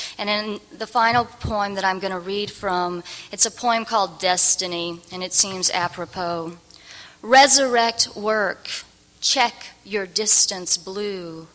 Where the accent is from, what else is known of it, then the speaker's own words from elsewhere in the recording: Southern US, United States; Being a Southerner myself, I used to escape Sunday sermons and listen to my grandmother's, believe it or not, 8-track on disco.